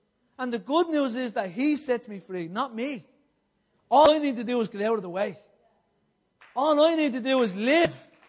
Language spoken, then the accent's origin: English; Ireland; As Irish people, as poor old Catholic Irish people, what we love to do is we love to put Christ on the cross